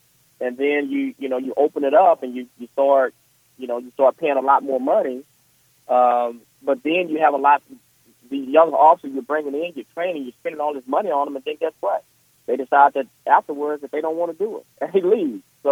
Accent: Houston, Texas, United States; And I'm from Houston, Texas.

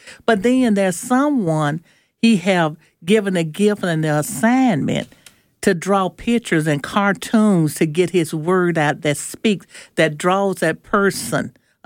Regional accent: Nellaton, Mississippi, United States; I'm from Nellaton, Mississippi.

